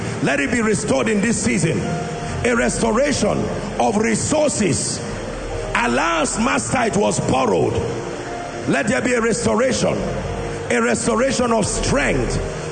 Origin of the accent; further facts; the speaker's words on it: Nigeria; We, as a Nigerian, learn every language you find that can help you worship God.